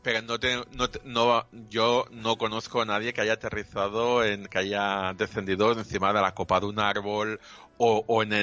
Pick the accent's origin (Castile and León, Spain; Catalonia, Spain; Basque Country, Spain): Catalonia, Spain; como buen catalán, que soy muy agarrado